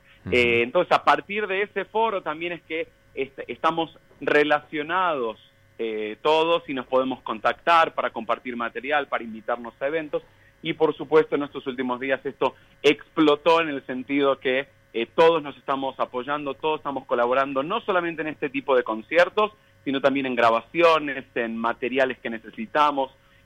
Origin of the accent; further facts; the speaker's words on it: Argentina; moved away as an adult; now in Mexico; yo soy argentino, para los que están escuchándome, hace mucho me fui de Argentina, hace 18 años